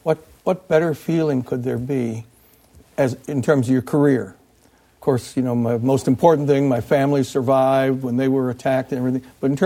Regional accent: Dubuque, Iowa, United States; growing up in Dubuque, I remember John Kennedy talking about if he hadn't been in politics, he wanted to be a Foreign Service officer.

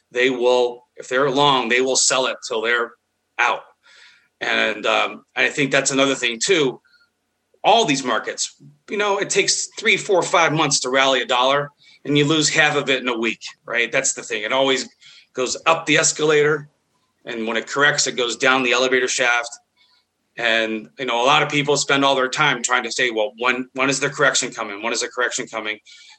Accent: Pittsburgh, Pennsylvania, United States; And so I grew up in Pittsburgh, Western Pennsylvania.

